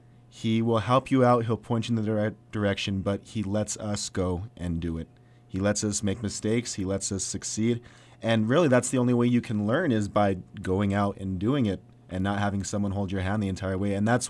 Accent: Santa Fe, New Mexico, United States; I'm from Santa Fe, and UNM doesn't offer a program like News 22.

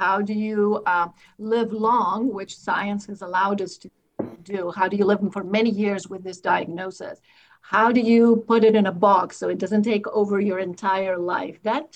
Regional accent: Greece; But I'm a little special. I grew up in Greece. So I'm always going back to my roots

